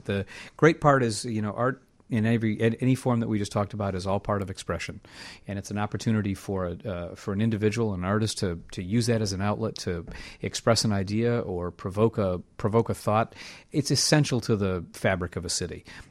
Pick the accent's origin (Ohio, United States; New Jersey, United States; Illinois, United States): Illinois, United States; Rock Island; now in Chicago, United States; I'm from Rock Island, Illinois. I was down in Kansas City, big Greek immigrant family here in Chicago.